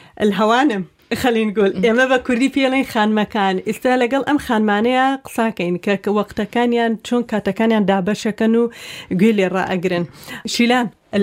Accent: Iraq; هو الفيروز احنا همينا بالعراق

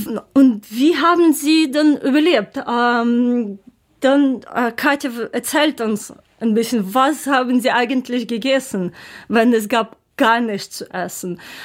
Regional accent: Ukraine; German is a second language; aber für uns, für mich als Ukrainerin, es ist natürlich

